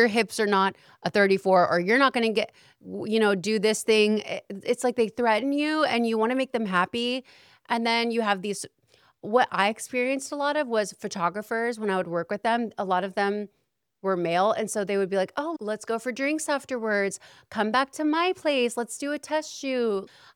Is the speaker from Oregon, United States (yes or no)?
yes; Salem, Oregon, United States; also born or lived in Portland; because we're from a small town, Salem, Oregon. I was born in Portland, Oregon, but we didn't really love it there.